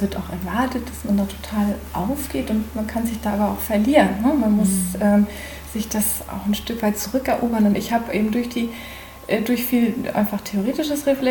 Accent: Portugal; zum Glück bin ich ja in Portugal aufgewachsen.

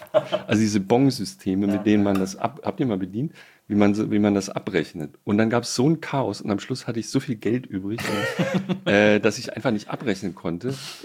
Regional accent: Baden-Württemberg, Germany; als Badener ist einem das völlig fremd, was da abgeht.

